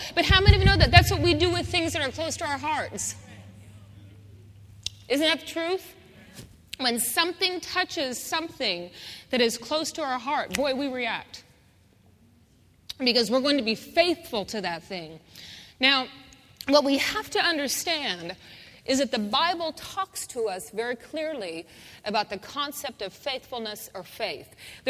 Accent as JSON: {"language": "English", "region": "Colorado", "country": "United States", "tie": "born or raised there", "said": "Now, I grew up in Colorado, and in Colorado, if you were not a football fanatic, you would just die and you'd get killed."}